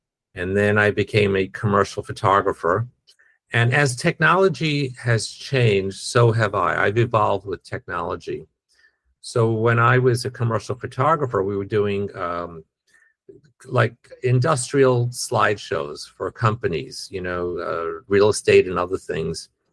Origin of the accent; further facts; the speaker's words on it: Brooklyn, New York, United States; also born or lived in Manhattan; So I was born in Brooklyn, New York, grew up there. Then I moved into Manhattan, where I lived in Chelsea.